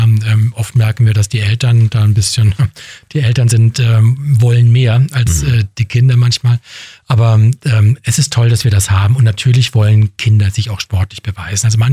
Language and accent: German; Bruchsal, Baden-Württemberg, Germany; born there; Ich bin da geboren worden und wurde verschleppt aufs Land. War noch schlimmer.